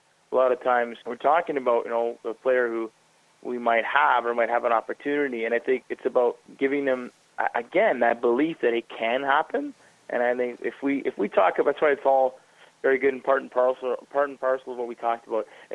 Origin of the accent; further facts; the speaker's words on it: Canada; I'm very happy, obviously, not even just someone who knows Fraser, but as a Canadian fan, that those coaches did say